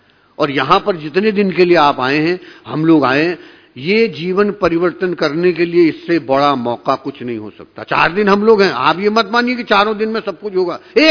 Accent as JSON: {"language": "Hindi", "region": "Uttarakhand", "country": "India", "said": "मैं उत्तराखंड का रहने वाला हूं तो मैं केदारनाथ के पास मेरा, मैंने जमीन लिया है, वहां पर छोटा सा एक मैंने घर बनाया"}